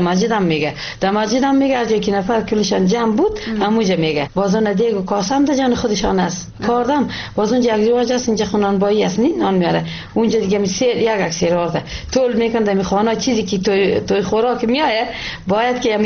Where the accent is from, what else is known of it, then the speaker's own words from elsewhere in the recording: Ghorband, Parwan, Afghanistan; از غربند هستیم